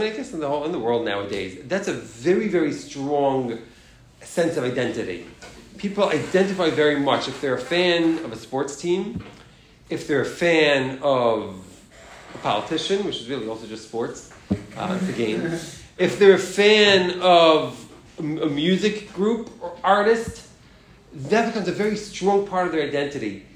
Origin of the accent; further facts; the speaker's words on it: New York City, New York, United States; I'm Jewish. I'm also a New Yorker, and I'm also an American.